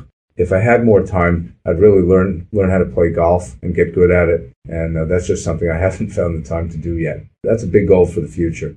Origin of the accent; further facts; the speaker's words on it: New York City, New York, United States; I was a rabid 49er fan growing up in New York City.